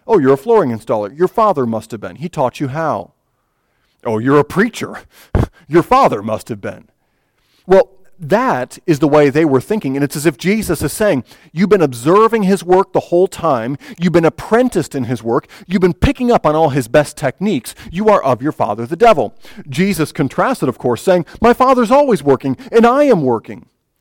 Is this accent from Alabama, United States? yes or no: no; Michigan, United States; I grew up in Michigan, proud Michigander